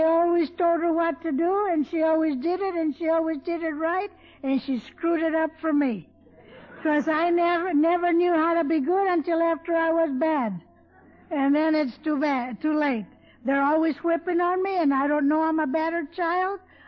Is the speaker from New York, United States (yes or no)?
no; Blythe, California, United States; I am from Blythe, California. You all know where Blythe is, don't you?